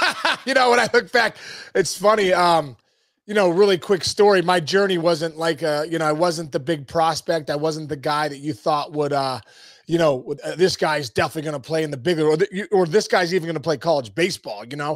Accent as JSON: {"language": "English", "town": "Pittsburgh", "region": "Pennsylvania", "country": "United States", "tie": "born or raised there", "also_born_or_lived": "New Jersey", "said": "I grew up in Jersey. I was 5 years old when I moved to Pittsburgh. So I grew up in Pittsburgh, but you're right. But my family's from New York and New Jersey."}